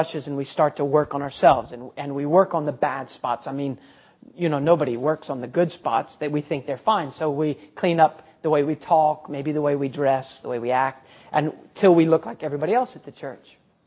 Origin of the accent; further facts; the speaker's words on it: Ohio, United States; we don't have many snows down here, but I had a lot of snow growing up in Ohio.